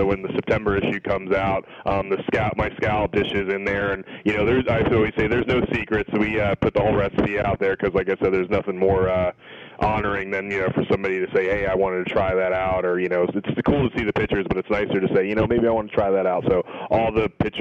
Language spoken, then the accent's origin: English; Florida, United States; now in Indiana, United States; I am from Florida, and a big hit when I came up to Indiana is that I kind of got some great seafood purveyors.